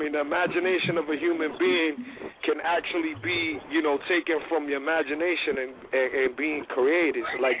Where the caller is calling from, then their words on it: New York, United States; from New York.